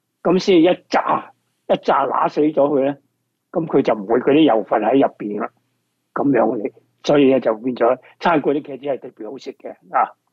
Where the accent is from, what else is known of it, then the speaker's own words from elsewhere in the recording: China; 咁我哋中国人咧，多数咧就系做咩啊？可以炒啦，可以即系蒸啦、煮啦